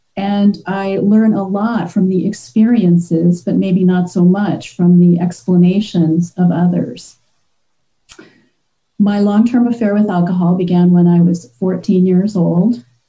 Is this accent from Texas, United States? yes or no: no; Oregon, United States; I'm from Oregon.